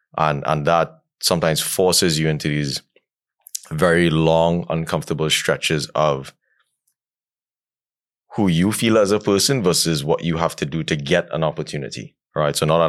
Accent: Trinidad & Tobago; I come from Trinidad and Tobago, it's a tiny island.

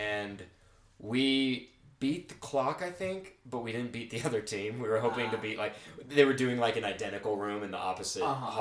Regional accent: Seattle, Washington, United States; Like, I'm from Seattle, but the skies looked gray like

